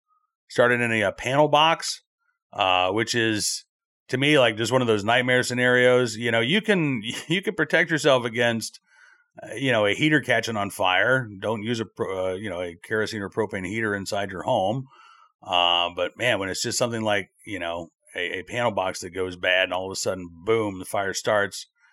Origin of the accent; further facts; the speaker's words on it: Virginia, United States; From my home state of Virginia here